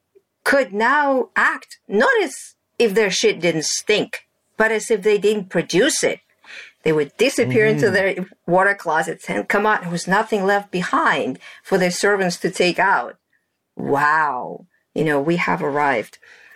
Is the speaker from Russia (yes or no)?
yes; Russia; So I had a very unconventional upbringing. I grew up in Russia in my grandfather's farm.